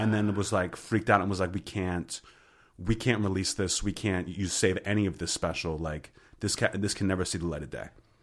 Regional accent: Pittsburgh, Pennsylvania, United States; I grew up in Pittsburgh where like he taped that show. So to me, like he was Hollywood to me.

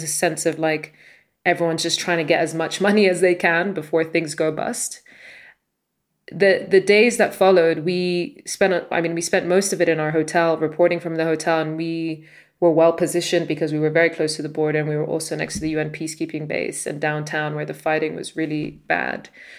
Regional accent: Sudan; I'm from Sudan

